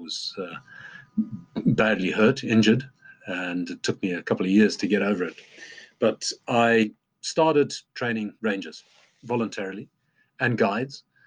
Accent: Zambia; also born or lived in Zimbabwe / Malawi; growing up in Zambia, Zimbabwe, Malawi.

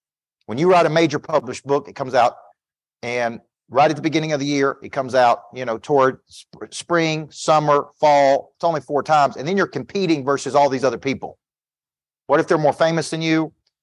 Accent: Woodbury, Tennessee, United States; So we got a young man here from my hometown of Woodbury, Tennessee. I grew up in Woodbury, Tennessee.

